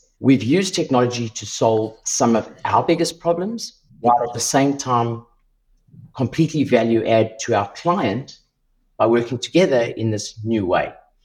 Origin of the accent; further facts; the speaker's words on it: South Africa; now in Australia; I come from South Africa originally. It's where I was born.